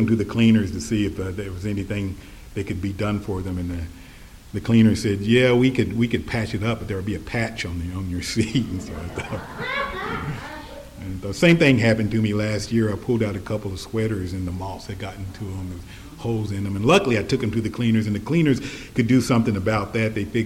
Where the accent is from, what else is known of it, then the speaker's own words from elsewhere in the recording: Missouri, United States; And Missouri's part of the Bible Belt, at least the southern part of Missouri where I'm from is part of the Bible Belt